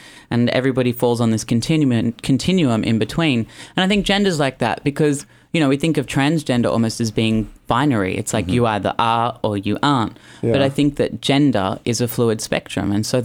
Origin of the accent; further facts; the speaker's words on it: West Hollywood, California, United States; I mean, I come from West Hollywood, where boys look pretty but may not have that much depth.